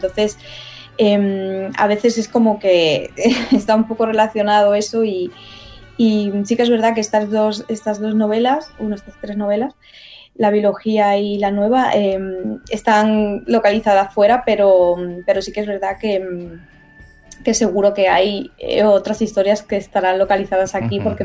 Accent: Cádiz, Andalusia, Spain; moved away as an adult; Porque yo, bueno, yo soy de Cádiz, me encanta mi ciudad, me encanta ser de Cádiz. Fui muy feliz en Cádiz cuando viví allí

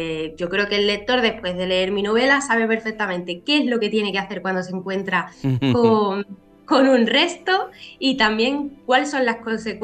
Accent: Chiclana de la Frontera, Andalusia, Spain; yo soy de Chiclana, ¿no? Y he vivido en Chiclana y he crecido aquí toda mi vida.

